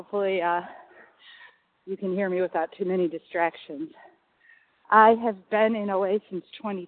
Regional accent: Illinois, United States; I am from the Chicago suburbs, and I'm so happy to be on the line today.

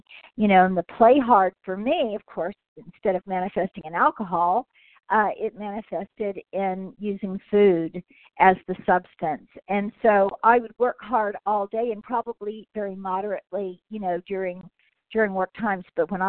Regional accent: California, United States; I'm recovered from Southern California.

